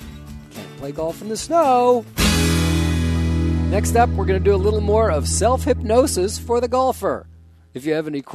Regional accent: California, United States; But I'm a weather wimp. I'm from California. I don't know about weather.

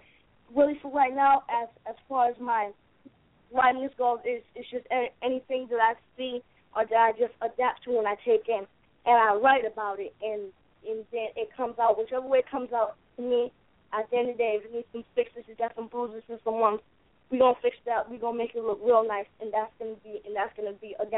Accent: Schenectady, New York, United States; I'm from Schenectady, New York.

